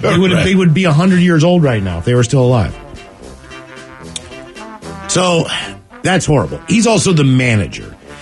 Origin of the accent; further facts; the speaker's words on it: Kansas, United States; so I'll just go with the Kansas lady sucking least, because that is my home state.